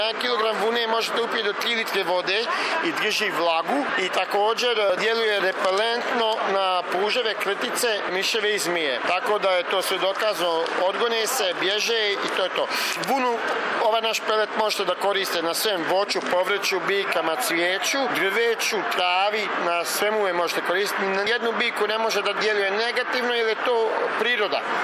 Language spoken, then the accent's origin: Bosnian; Kozarac, Republika Srpska, Bosnia & Herzegovina; Supruga mi je iz Modriće, ja sam iz Kozarca.